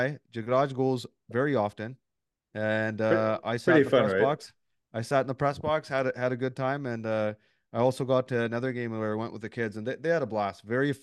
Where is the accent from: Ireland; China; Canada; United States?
Canada; New Westminster, British Columbia; Growing up, I did want to play. I grew up in New West.